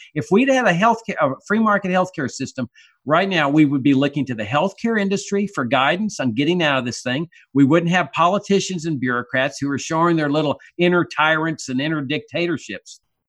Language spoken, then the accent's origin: English; Laredo, Texas, United States; When I was growing up in Laredo, before Medicare and Medicaid, healthcare costs were like going to the grocery store.